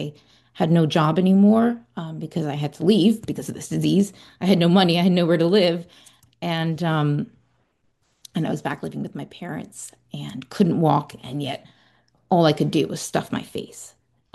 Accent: Bermuda

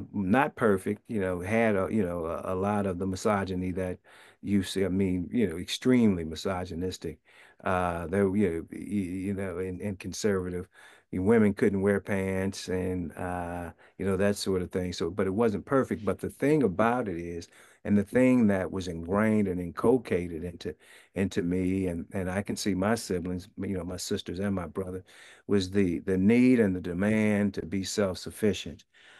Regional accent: St. Louis, Missouri, United States; I was raised in St. Louis, Missouri, for the most part, and I lived there until I, went away to school.

